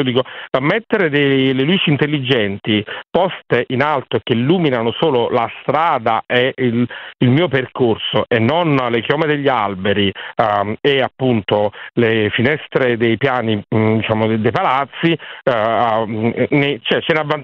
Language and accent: Italian; Naples, Campania, Italy